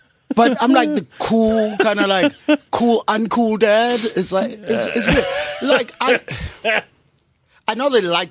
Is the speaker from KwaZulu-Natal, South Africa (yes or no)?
yes; Durban, KwaZulu-Natal, South Africa; I'm from Durban.